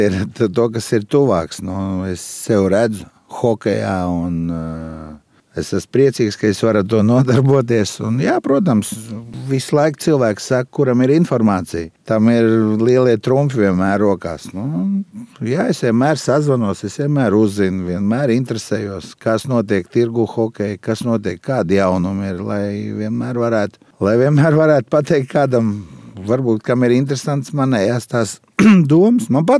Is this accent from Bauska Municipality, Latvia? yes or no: no; Riga, Latvia; also born or lived in Valka / Ērģeme; pēc tam 4. Klasē mamma pārvācās nu, uz Rīgu dzīvot, un dzīvojām mēs Vārnielas Republikā, Laukielā